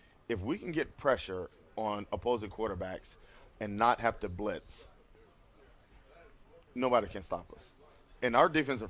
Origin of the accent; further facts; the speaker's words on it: North Carolina, United States; those guys from North Carolina, which I'm a North Carolina guy, you know, I'm from North Carolina, we're not ready for this.